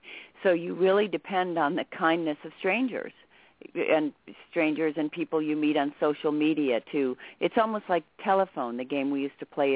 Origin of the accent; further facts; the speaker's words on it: Wisconsin, United States; And as John was alluding to, I'm from Wisconsin, and our first Tug screening that's been created by my cousin and a friend out there is in Milwaukee.